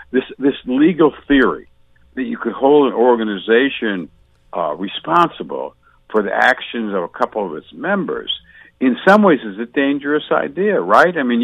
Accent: New York, United States; also born or lived in Chicago; I was born in Chicago and then brought up in upstate New York.

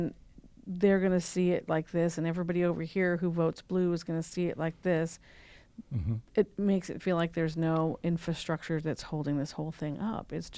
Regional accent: Minneapolis, Minnesota, United States; born there; I have family in Minneapolis. I was born in Minneapolis.

